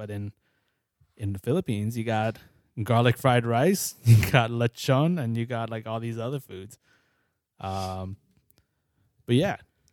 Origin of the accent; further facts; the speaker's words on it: San Leandro, California, United States; But like for me, for example, like growing up in San Leandro, we didn't really have a lot of Filipino restaurants.